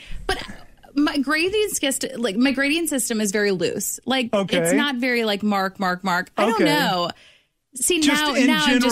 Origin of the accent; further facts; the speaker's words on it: River Forest, Illinois, United States; And I'm like, oh, I'm from River Forest.